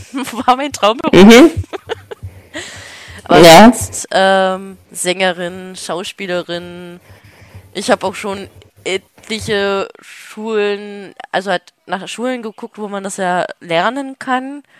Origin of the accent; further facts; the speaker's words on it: Baden-Württemberg, Germany; Ich sag jetzt mal meine alte Heimatstadt, also nicht da, wo ich jetzt geboren wurde, sondern halt, wo ich die schönsten Erinnerungen, sag ich jetzt mal, habe, in Baden-Württemberg. Weil da gab's halt eine Kleinstadt